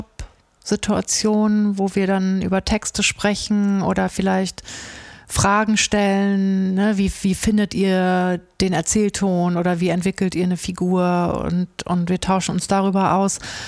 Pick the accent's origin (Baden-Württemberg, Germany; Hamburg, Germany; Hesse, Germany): Hamburg, Germany; das habe ich als Hamburgerin immer so ein bisschen hier vergeblich gesucht